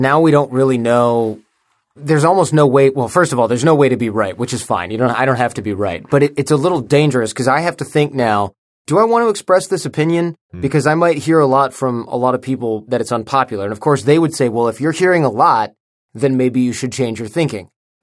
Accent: Michigan, United States; I'm from Michigan, so like you got – we talk in a certain way.

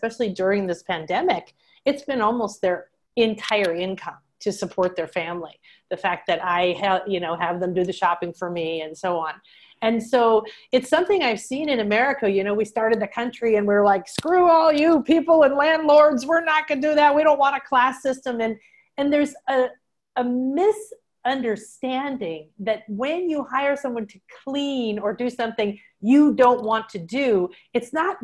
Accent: Brussels, Brussels-Capital Region, Belgium; also born or lived in London, United Kingdom / United States; I'm an American, but I grew up in Brussels and London. Then I went to college in the US and now I live overseas

